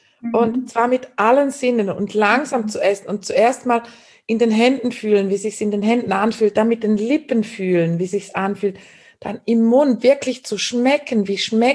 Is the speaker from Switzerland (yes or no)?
yes; Switzerland; ich bin eine Schweizerin.